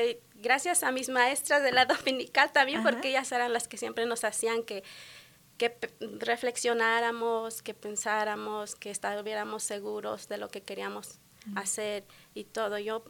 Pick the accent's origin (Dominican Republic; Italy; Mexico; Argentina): Mexico; Michoacán; Yo soy de Michoacán